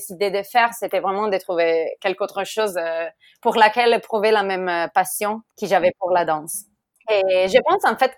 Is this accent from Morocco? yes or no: no; Follonica, Tuscany, Italy; accent: Italian; French is a second language; je suis italienne, comme vous pouvez entendre par mon accent. Et je viens de Toscane. Et ma ville originelle s'appelle Follonica. C'est pas une grande ville, mais il est plein vraiment de touristes pendant l'été